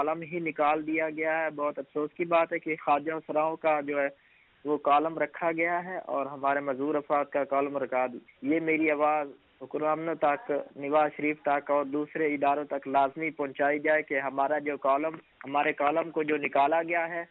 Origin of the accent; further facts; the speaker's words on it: Chiniot, Punjab, Pakistan; ہوں، میں چنیور سے ہوں۔